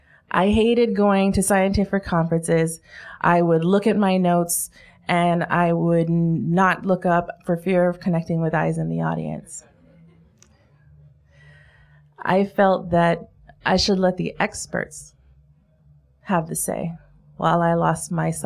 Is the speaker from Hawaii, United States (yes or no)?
yes; Hawaii, United States; Growing up in Hawaii, the ocean was my background and it was my sanctuary.